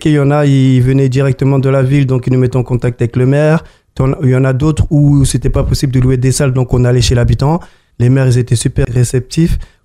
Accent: Dondou, Matam, Senegal; Dondou. Vers Matam.

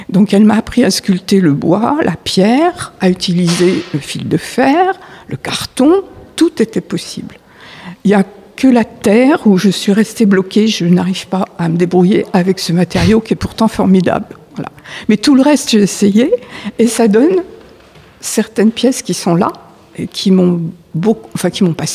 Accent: Paris, Île-de-France, France; Je suis née à Paris, j'ai vécu 30 ans à Paris.

